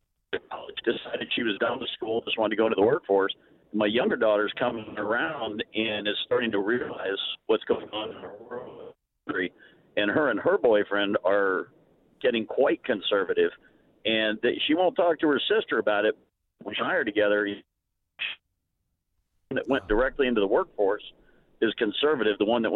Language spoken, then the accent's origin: English; Miami, Florida, United States; And I keep telling him, hey, look, I grew up in Miami.